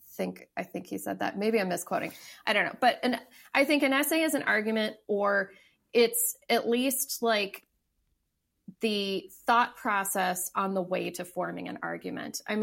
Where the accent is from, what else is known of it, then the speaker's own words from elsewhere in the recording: Laredo, Texas, United States; And I grew up in Laredo, Texas, which is on the border.